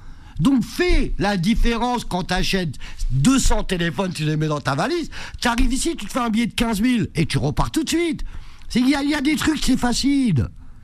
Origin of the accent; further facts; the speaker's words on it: Tunis, Tunis Governorate, Tunisia; born there; Alors je t'explique, je suis né à Tunis.